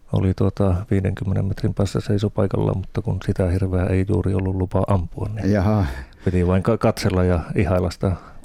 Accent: Kainuu, Finland; Mä oon kotoisin Kainuusta

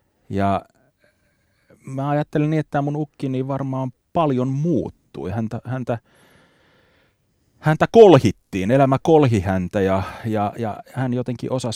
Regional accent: Nastola, Päijät-Häme, Finland; Mä oon lapsuuteni elänyt Hämeessä, Nastolassa, Lahden kupeessa ja mulla oli mummola Savossa, Iisalmessa.

